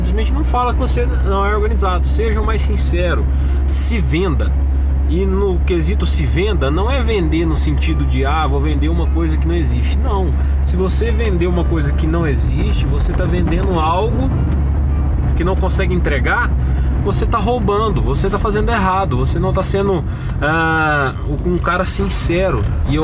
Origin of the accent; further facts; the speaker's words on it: Uberlândia, Minas Gerais, Brazil; porque eu sou daqui de Uberlândia.